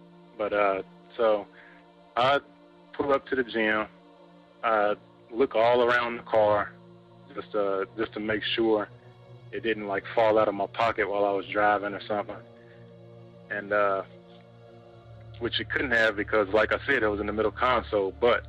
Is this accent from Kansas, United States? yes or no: yes; Kansas City, Kansas, United States; now in Olathe, United States; just to give a little backstory, I'm from Kansas City, Kansas, currently living in Olathe